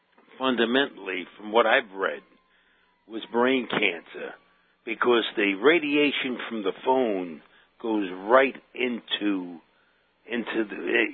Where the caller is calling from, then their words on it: Bronx, New York, United States; from the Bronx here.